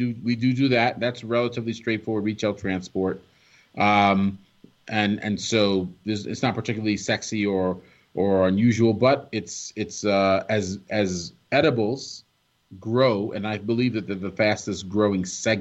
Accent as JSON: {"language": "English", "region": "New York", "country": "United States", "tie": "born or raised there", "said": "I've seen people, you know, growing up in New York, down a six pack and then hospitalize their whole family."}